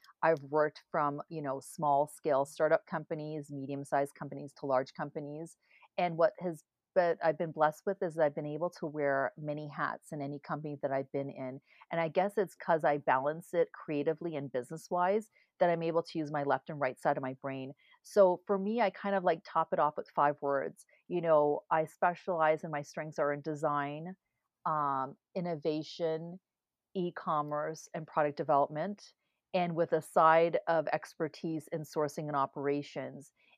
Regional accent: Canada; Well, I'm Canadian. I grew up in Canada. I went to school here. I have a very large family

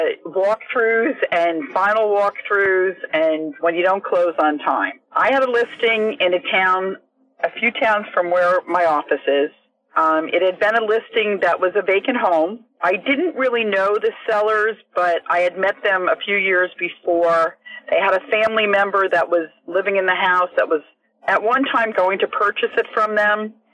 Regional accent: New Jersey, United States; from the Jersey Shore.

